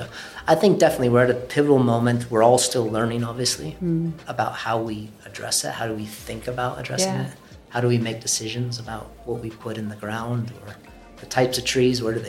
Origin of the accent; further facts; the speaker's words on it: United States; so I'm American, so I was enrolled in college, university if you have it